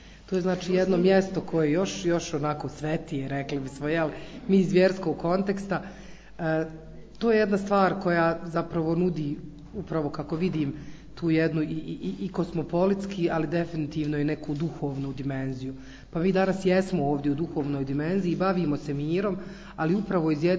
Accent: Sarajevo, Federation of Bosnia and Herzegovina, Bosnia & Herzegovina; Dolazim iz Sarajeva i bit ću vaša moderatorica

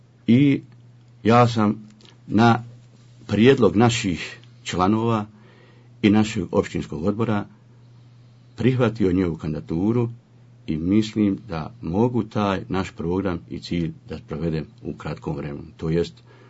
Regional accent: Breza, Federation of Bosnia and Herzegovina, Bosnia & Herzegovina; Rođen sam u Brezi 1964. godine, osnovnu školu sam završio u Dabravinama, gimnaziju u Brezi, fakultet, višu školu sam završio u Sarajevu na ekonomskom fakultetu, a diplomirao u Banja Luci poslije rata.

